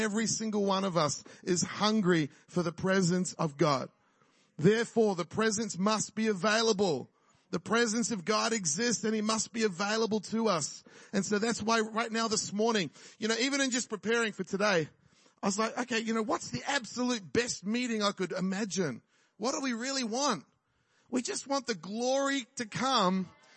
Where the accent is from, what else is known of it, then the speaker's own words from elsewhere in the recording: New Zealand; also born or lived in Australia; I'm a Kiwi. I'm also an Aussie and I'm becoming an American. I was actually born in Australia to Kiwi parents, grew up in New Zealand.